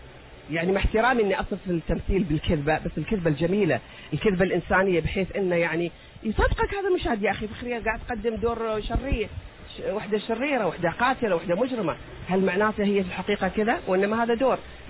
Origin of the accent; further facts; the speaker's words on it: Oman; عمان في قلبي وروحي. إني رايحة عمانية